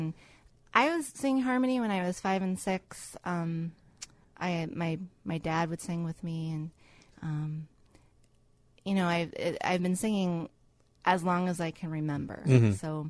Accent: Chicago, Illinois, United States; I'm from Chicago, Illinois

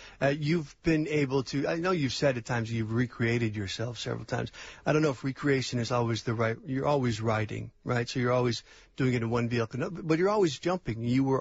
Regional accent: Manteno, Illinois, United States; thank you to the people of Manteno, Illinois, my hometown, and the Manteno Historical Society yesterday at a very nice banquet down there at the golf course I grew up playing at.

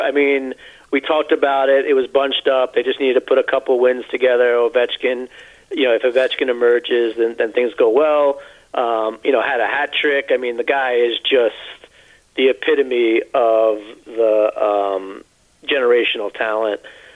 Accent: Queens, New York, United States; this isn't just because I'm from Queens

